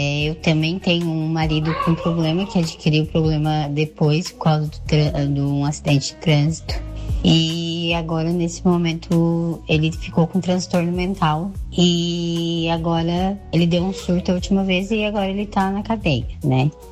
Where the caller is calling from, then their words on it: Santa Catarina, Brazil; sou do Balneário Rio de Silva, Santa Catarina.